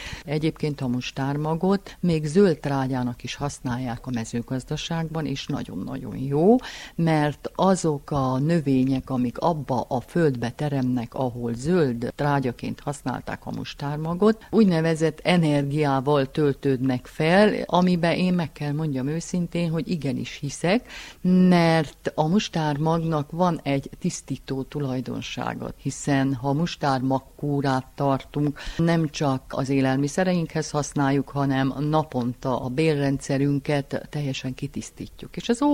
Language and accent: Hungarian; Cluj-Napoca, Cluj County, Romania; Gyerekkoromat Kolozsváron töltöttem, és ott én nagyon-nagyon szerettem ösztönszerűen a mustáros kenyeret.